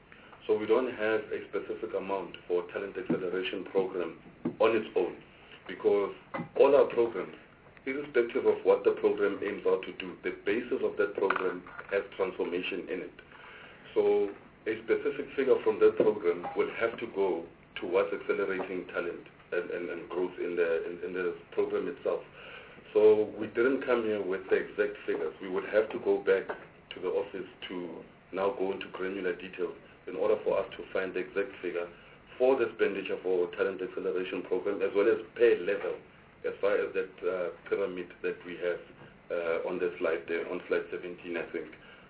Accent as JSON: {"language": "English", "town": "Soweto", "region": "Gauteng", "country": "South Africa", "said": "I'm also from Gauteng, Soweto."}